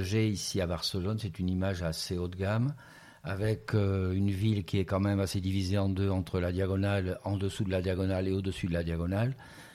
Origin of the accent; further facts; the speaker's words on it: Toulouse, Occitanie, France; j'ai voulu rentrer sur Toulouse, et sur Toulouse, qui était ma ville natale